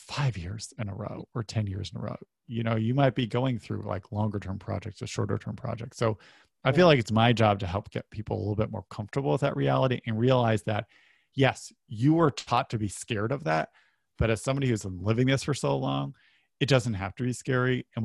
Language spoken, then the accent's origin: English; New Haven, Connecticut, United States; my parents were blue collar workers, had a very nice life growing up outside of New Haven, Connecticut.